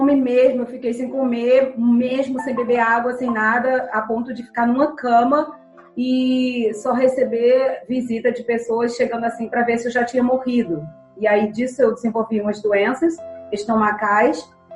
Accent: Alagoas, Brazil; also born or lived in Quipapá, Pernambuco; Então, eu nasci em Pernambuco, né, numa cidade bem pequena chamada Quipapá, mas eu me criei em Alagoas.

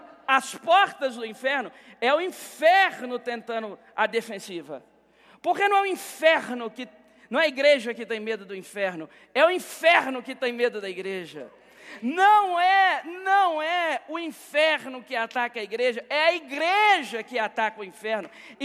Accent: Guarapari, Espírito Santo, Brazil; É porque eu sou de Guarapari.

